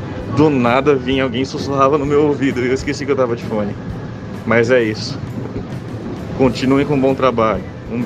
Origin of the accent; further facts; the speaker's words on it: Rondonópolis, Mato Grosso, Brazil; o conge da … que trabalhei com vocês. Sou de Rondonópolis, Mato Grosso, tenho 37 anos e sou professor.